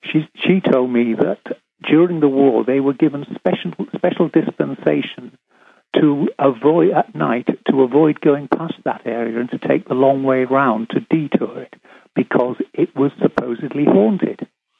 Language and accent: English; Scarborough, Yorkshire and the Humber, United Kingdom; because I grew up there in Scarborough, which is a town in the middle between the moors and the wolves, coastal town.